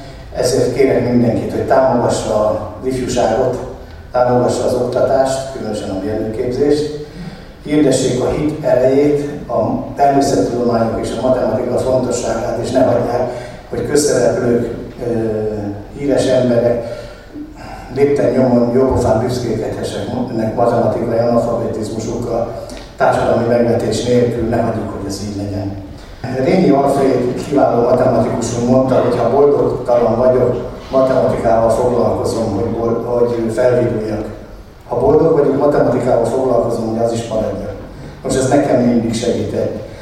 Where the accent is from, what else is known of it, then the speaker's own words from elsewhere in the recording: Debrecen, Hajdú-Bihar, Hungary; ízig-végig debreceni vagyok, és így is értem az életemet végig Debrecenben, Debrecenért